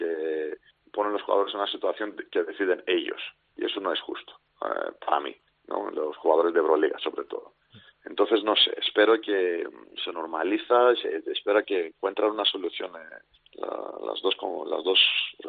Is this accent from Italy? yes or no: no; Greece; Spanish is a second language; now in Spain; porque lo digo porque soy griego y sé en Grecia y en general en Israel también